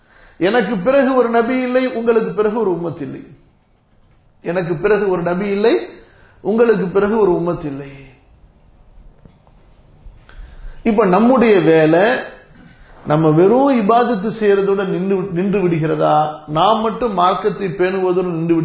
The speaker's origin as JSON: {"language": "Tamil", "region": "Tamil Nadu", "country": "India", "tie": "born there", "said": "ஏதோ அல்லாஹு தாலாவுடைய அருள்ல தமிழ்நாட்டில் பிறந்தோம், கொஞ்சம் தப்பிச்சுக்கிட்டு இருக்கிறோம்."}